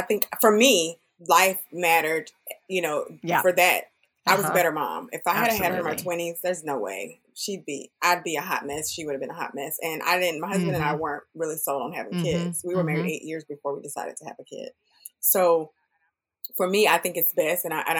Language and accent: English; Texas, United States; also born or lived in Florida; my background, I'm a Texan, born and raised in Texas, lived quite a few other places. I've lived in Florida for a little bit, lived all pretty much in every major city of Texas with the exception